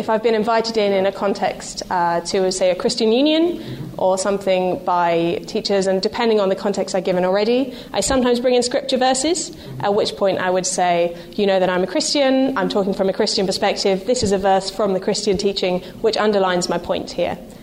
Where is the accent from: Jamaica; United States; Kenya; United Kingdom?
United Kingdom; Now, being British, I should obviously expound the fact that tea brings purpose and meaning to every situation.